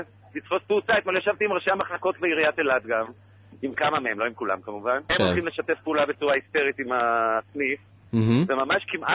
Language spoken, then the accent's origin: Hebrew; Eilat, Southern District, Israel; אני שנולדתי באילת, אנחנו עוברים עכשיו ליד התיכון שסבלתי בו 6 שנים